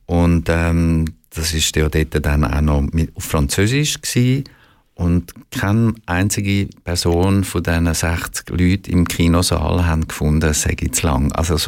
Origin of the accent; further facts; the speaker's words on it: Switzerland; Das unterschätzt man als Schweizer.